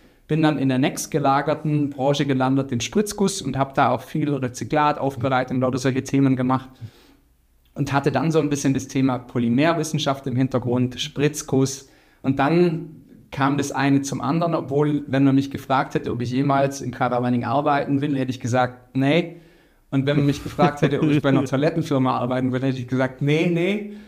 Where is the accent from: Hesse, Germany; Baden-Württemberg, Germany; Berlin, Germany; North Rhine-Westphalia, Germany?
Baden-Württemberg, Germany; Bad Waldsee; Also wir kommen aus der Region Bad Waldsee.